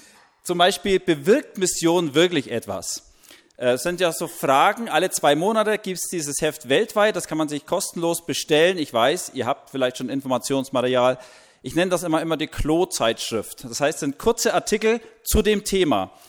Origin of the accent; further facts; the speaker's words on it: Bavaria, Germany; Ich komme aus Oberfranken, auch aus einer frommen Ecke.